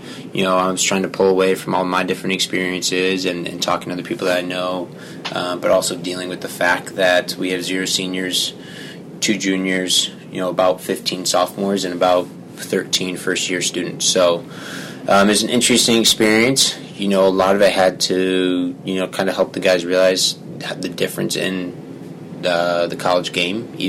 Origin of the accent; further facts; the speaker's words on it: Chicago, Illinois, United States; also born or lived in Iowa; now in Bluffton, United States; which made the transition from going from, you know, growing up in Chicago area to a 50,000 person town in Iowa to a relatively smaller town here in Bluffton of about 4,000.